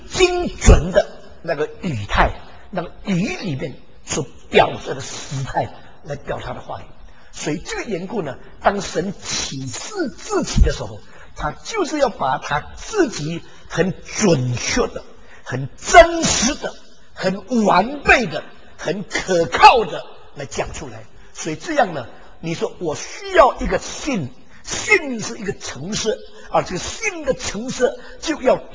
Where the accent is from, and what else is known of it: China